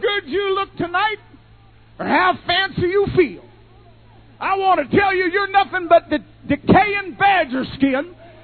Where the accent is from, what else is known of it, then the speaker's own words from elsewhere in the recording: Canada; I am a Canadian, a foreigner, stranger, and a pilgrim, and you took me in.